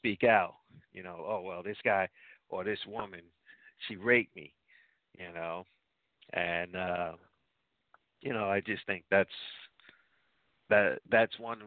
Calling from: New Jersey, United States; from New Jersey.

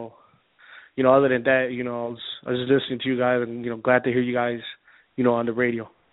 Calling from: Chicago, Illinois, United States

